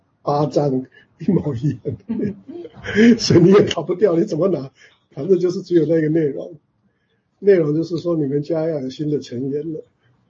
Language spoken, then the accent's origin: Chinese; Yilan County, Taiwan; now in United States; 以前我们在台湾芭乐芭乐跟竹笋那是没什么价值的东西，尤其我小的时候真的是再便宜没有的，尤其像我们宜兰那边。